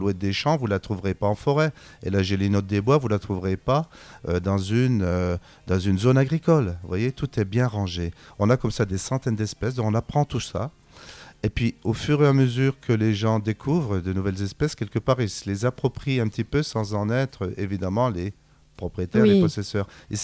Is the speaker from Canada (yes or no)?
no; France; Nous sommes français, mais nous sommes également en Europe.